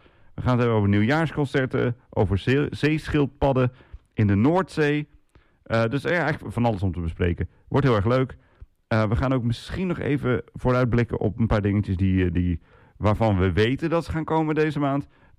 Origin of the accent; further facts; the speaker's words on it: Assen, Drenthe, Netherlands; het is de radio en televisie van de provincie waar ik vandaan kom, oorspronkelijk. Ja, Assen Drenthe is mijn hometown.